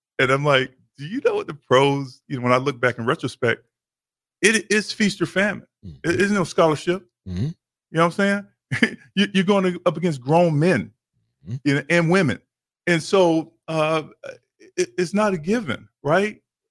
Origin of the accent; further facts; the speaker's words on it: Midwest, United States; You know, I grew up in the Midwest